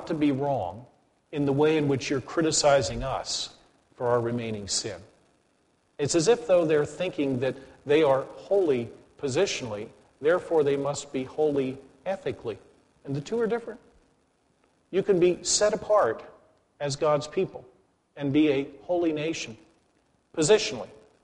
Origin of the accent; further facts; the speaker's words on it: Gettysburg, Pennsylvania, United States; I personally come from a town that had one of the greatest killing times in American history, born and raised in Gettysburg.